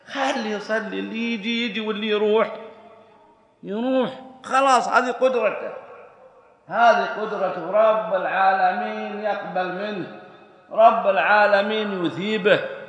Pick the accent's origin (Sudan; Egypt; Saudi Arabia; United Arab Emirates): Saudi Arabia; إحنا الحكومة إذا اشتغل 40 سنة عندنا في السعودية يعطونا راتب كامل،